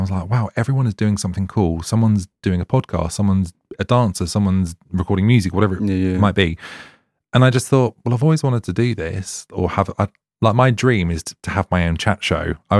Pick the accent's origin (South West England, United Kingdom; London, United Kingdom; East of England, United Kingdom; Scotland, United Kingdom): East of England, United Kingdom; because I was involved in organizing a pride in my hometown.